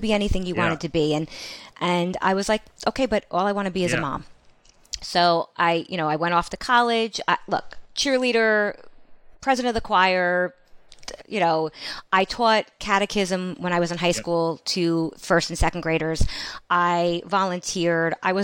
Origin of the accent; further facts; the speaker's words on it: Garwood, New Jersey, United States; I grew up in Garwood, New Jersey originally, which is a really small blue collar town.